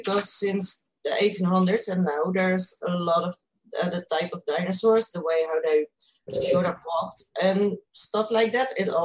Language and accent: English; Netherlands; English is a second language; I'm originally from Holland, so if my English is a little bit weird, I'm sorry for that.